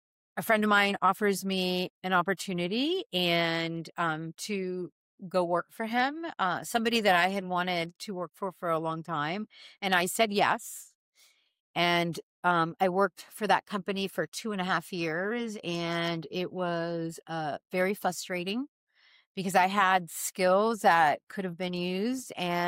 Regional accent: Miami, Florida, United States; because even growing up in Miami, I was living in a city and you still had to drive a half hour to get to the beach.

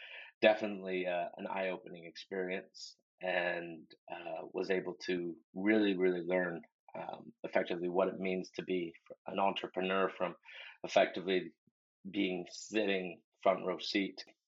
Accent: Canada; moved away as an adult; now in United Kingdom; I'm Canadian originally, but I originally came over to the United Kingdom in 2011 to go to university here in Scotland.

